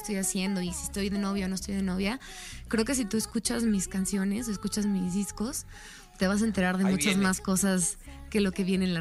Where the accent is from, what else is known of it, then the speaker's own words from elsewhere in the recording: Guadalajara, Jalisco, Mexico; me dice, sí, pues yo soy de Guadalajara. Le digo, ah, yo también.